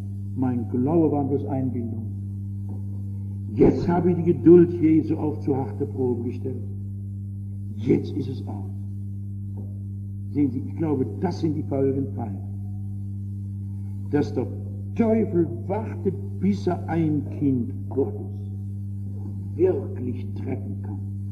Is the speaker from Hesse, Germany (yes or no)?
yes; Hesse, Germany; born or raised there